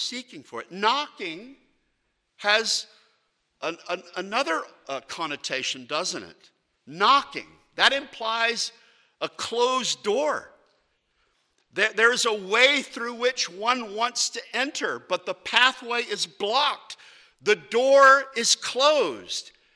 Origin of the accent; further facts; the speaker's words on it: Virginia, United States; And I'm from Virginia. I'm from the American South. And we have a language convention.